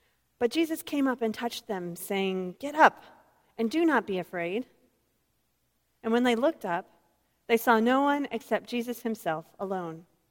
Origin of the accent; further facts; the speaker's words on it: Michigan, United States; I'm coming from Michigan. This is a huge thing for me to get out of Michigan